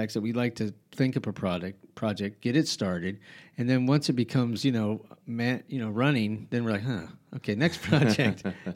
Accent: Albuquerque, New Mexico, United States; now in Rehoboth, United States; because I came from Albuquerque. I mean, I'm not. I mean, I'm here, but I do not. I missed the.

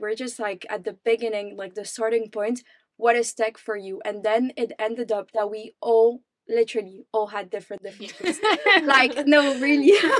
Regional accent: France; I was born and raised in France, and I'm 21 years old

